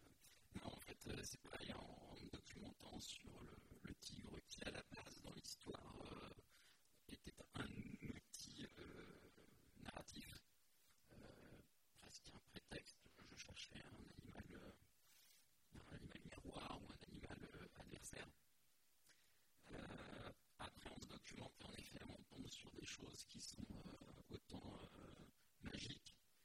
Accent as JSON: {"language": "French", "country": "France", "said": "je suis français"}